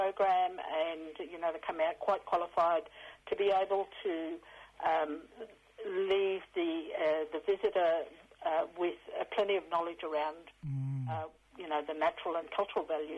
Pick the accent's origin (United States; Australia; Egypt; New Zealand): Australia; Queensland; now in Yeppoon, Australia; I'm from Eastern Gugunyalanji, on the coastline, so we're Jalan clan, and my dad's from the Torres Strait, but I live in Yeppoon.